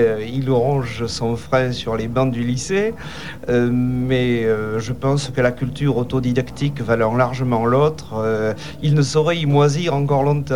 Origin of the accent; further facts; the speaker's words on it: Marseille, Provence-Alpes-Côte d'Azur, France; born there; À vrai dire, je suis né à Marseille, en réalité. Je suis né à Marseille